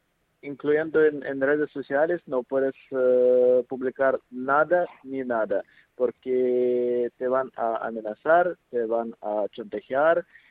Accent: Russia; now in Spain; Sí, es que soy de Rusia y en Rusia los homosexuales tienen que vivir dos vidas diferentes.

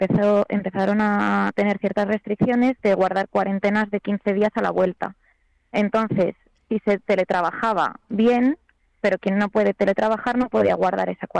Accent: Spain; Yo soy española, no tengo la nacionalidad británica

